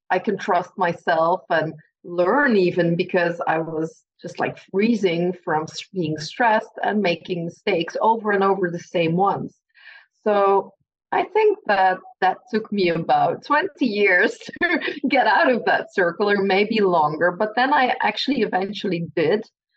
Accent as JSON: {"language": "English", "country": "Belgium", "second_language": "English", "said": "I don't know the word because I'm from Belgium, so I'm not always good with the terms in English."}